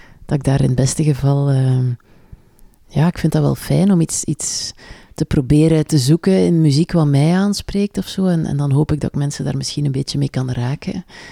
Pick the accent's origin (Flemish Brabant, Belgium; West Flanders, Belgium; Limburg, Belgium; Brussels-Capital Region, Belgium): West Flanders, Belgium; want ik ben dus als kind in West-Vlaanderen opgegroeid